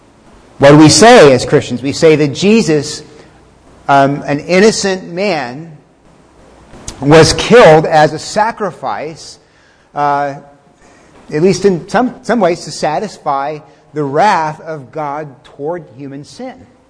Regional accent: Texas, United States; I grew up in Texas, and the Aztecs were in Mexico, so that was kind of close for me.

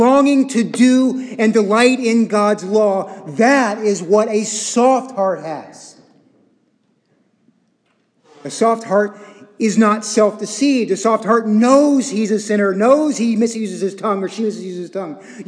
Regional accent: Texas, United States; I know I'm from Texas, but I don't know much about horses.

